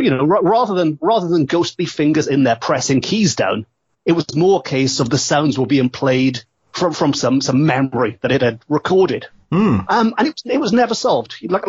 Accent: Port Talbot, Wales, United Kingdom; I grew up in Port Talbot, not far from the pub.

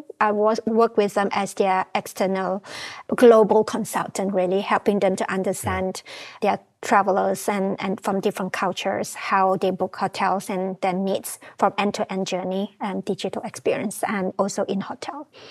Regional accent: Malaysia; So I'm a Malaysian Chinese. So my grandparents are actually from China. So by Malaysians, I'm very related to this country. So we follow the Chinese culture because that is our traditions

